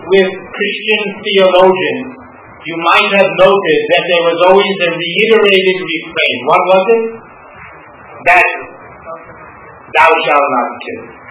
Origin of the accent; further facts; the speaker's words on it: New York, United States; I'm a skeptic. I'm from New York. I'm not simply going to accept because on some sentimental basis.